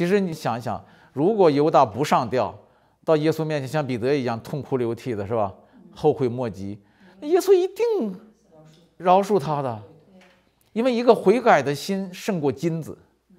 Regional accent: China; 我们中国人都说没有免费的午餐

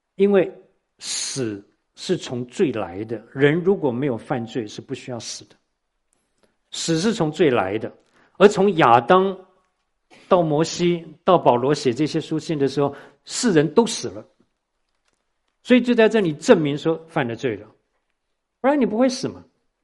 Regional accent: Taiwan; 我说像我从台湾来

